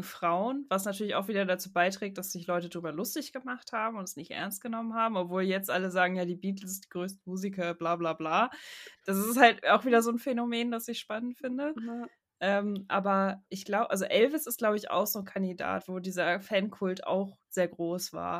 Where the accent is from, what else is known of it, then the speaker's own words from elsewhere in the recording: Hamburg, Germany; Ich bin ja in der Nähe von Hamburg aufgewachsen